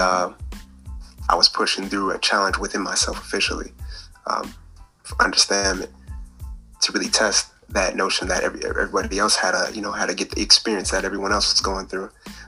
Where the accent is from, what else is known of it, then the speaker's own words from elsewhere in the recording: Sacramento, California, United States; now in Detroit, United States; So I'm in Detroit, and I came from California, Sacramento, in the Bay Area.